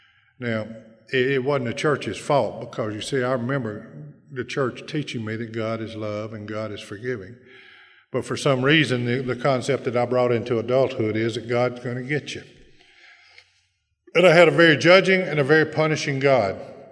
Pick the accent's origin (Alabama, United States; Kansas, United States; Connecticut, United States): Alabama, United States; Bessemer; born there; because I was born down there in Bessemer, Alabama, right in the middle of something called a Bible Belt.